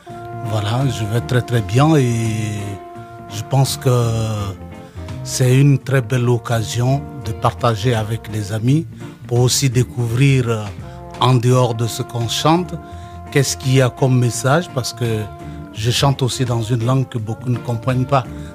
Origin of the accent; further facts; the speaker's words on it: Côte d’Ivoire; now in France; Je suis de la Côte d'Ivoire, mais j'habite la Bretagne.